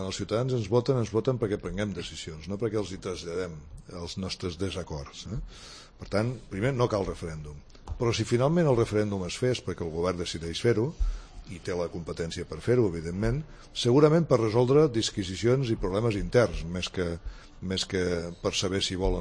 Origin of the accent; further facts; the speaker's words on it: Tarragona, Catalonia, Spain; I n'estem orgullosos, jo com a tarragoní n'estic orgullós.